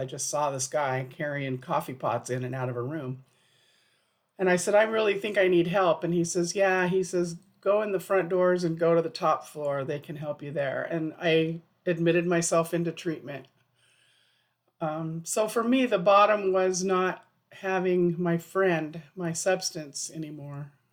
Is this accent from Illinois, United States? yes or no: no; Idaho, United States; born there; I was born in Idaho, and it was my parents' second marriage